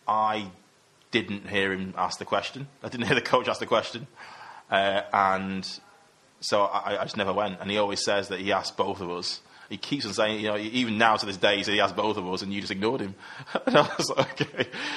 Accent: Manchester, North West England, United Kingdom; I still speak to a lot of people who I grew up with, both the people I grew up with in Cheetham Hill, or kind of around my area

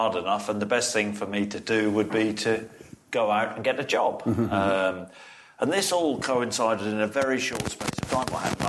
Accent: Nottingham, East Midlands, United Kingdom; born there; I was born in Nottingham. That's why I supported them.

